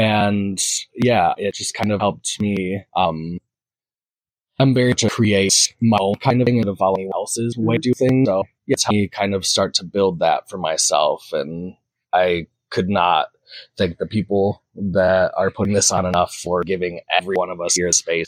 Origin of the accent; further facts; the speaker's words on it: Michigan, United States; I am kind of a being adjacent person, primarily. I am from Michigan.